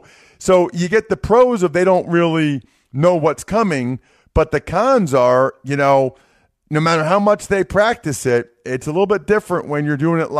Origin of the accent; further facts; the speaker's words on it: Wyomissing, Pennsylvania, United States; Alex Anzalone, right, who's from my hometown, Wyomissing